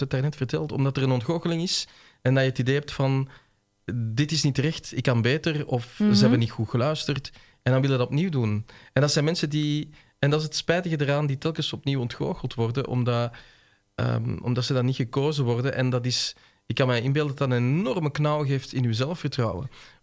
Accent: Zaventem, Flemish Brabant, Belgium; ik ben eigenlijk terug gaan wandelen in Ossegem, in Zaventem, waar ik vandaan kom, naar de plekken waar ik als kind en als jong volwassene ben geweest

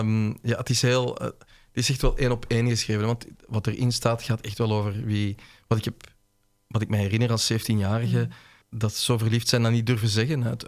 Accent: Zaventem, Flemish Brabant, Belgium; ik ben eigenlijk terug gaan wandelen in Ossegem, in Zaventem, waar ik vandaan kom, naar de plekken waar ik als kind en als jong volwassene ben geweest

